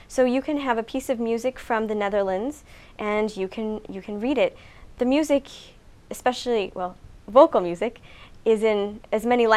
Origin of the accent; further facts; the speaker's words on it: Albuquerque, New Mexico, United States; now in Washington, United States; I'm from Albuquerque, New Mexico, originally. Right now, I am living in the D.C. area.